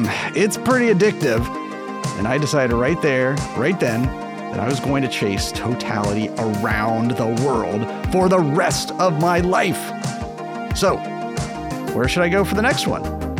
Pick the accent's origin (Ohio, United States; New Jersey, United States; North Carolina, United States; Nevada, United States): Ohio, United States; It was eclipse day, total solar eclipse day in the United States, in my home state of Ohio, in my astronaut idol's hometown, no less.